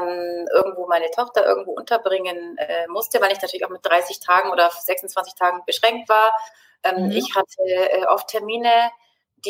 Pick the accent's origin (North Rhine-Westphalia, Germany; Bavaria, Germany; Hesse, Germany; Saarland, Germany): Bavaria, Germany; Augsburg; Ich komme aus Augsburg in Bayern und lebe hier mit meiner Family. Das ist meine Tochter, mein Mann und mein Hund. Leben wir hier in Augsburg, im schönen Augsburg. Und ja, ich bin 47 Jahre alt.